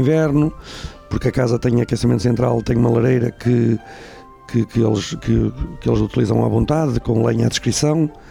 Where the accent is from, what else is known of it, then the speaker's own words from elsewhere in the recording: Portugal; now in Vila do Conde, Portugal; eu sou natural, como já foi dito, de lá, da freguesia de Ceramil, mais precisamente do lugar de Rogel, onde nasci. Hoje toda a gente nasce na maternidade, eu não fui o caso, nasci lá. Pronto, depois saí de lá e estou a morar